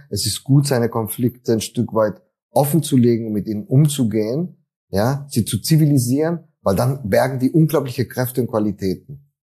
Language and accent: German; Argentina; ich bin ja selbst auch Migrant, weißt du, ich bin ja in Argentinien aufgewachsen